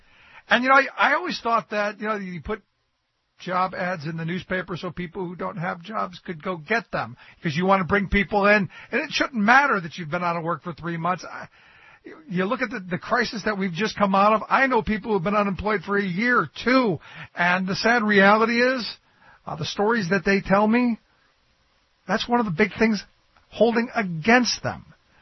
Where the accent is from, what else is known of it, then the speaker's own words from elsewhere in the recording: Cleveland, Ohio, United States; like Walmart had opened up in where I grew up in Cleveland